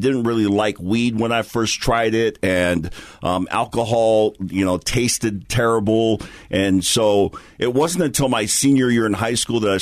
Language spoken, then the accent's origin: English; Hawaii, United States; I was the guy that grew, you know, born and raised in Hawaii and was one of the few, you know, LDS population is smaller